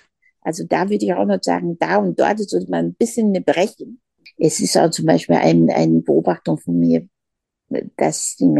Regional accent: China; Und ich bin ja in China aufgewachsen

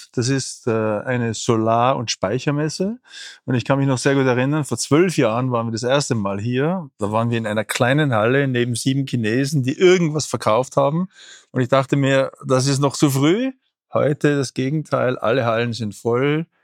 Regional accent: Austria; Ich bin Österreicher, bin auf einem Bergbauernhof aufgewachsen

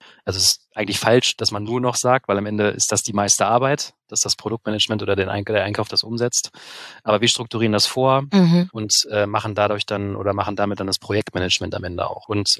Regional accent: Hanover, Lower Saxony, Germany; denn ich komme ursprünglich aus Hannover oder aus der Region Hannover

